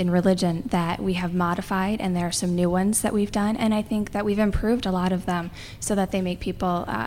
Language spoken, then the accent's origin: English; Des Moines, Iowa, United States; I'm from Des Moines, Iowa, and I'm a humanist celebrant